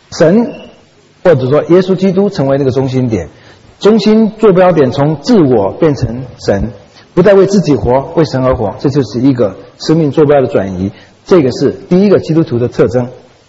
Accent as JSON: {"language": "Chinese", "country": "Taiwan", "tie": "born or raised there", "said": "因为毕竟我在台湾长大，我不是在国内长大的"}